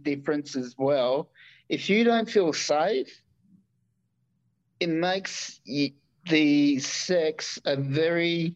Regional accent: Sunshine Coast, Queensland, Australia; also born or lived in Sydney; I used to live in Sydney for about 4 years. So I'm actually from the Sunshine Coast. But I went down to Sydney with my parents for life experience.

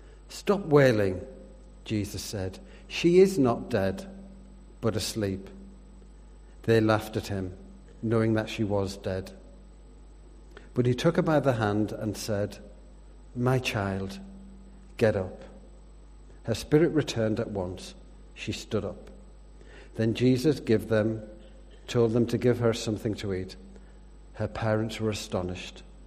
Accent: Yorkshire and the Humber, United Kingdom; accent: English; now in Northern Ireland; I have an English accent. I'd like to point out I'm the best kind of Englishman. I'm a Yorkshireman.

